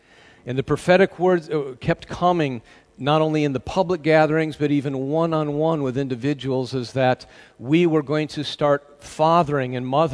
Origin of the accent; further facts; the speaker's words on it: United States; accent: American; now in United Kingdom; because you can tell by my accent, I want to throw America in there as well